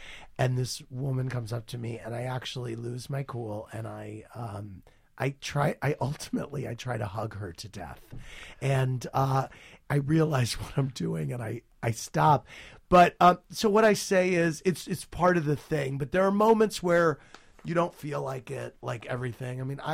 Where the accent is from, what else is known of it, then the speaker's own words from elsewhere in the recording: New York, United States; I mean, I walk out of my door and I think of myself as a New Yorker every day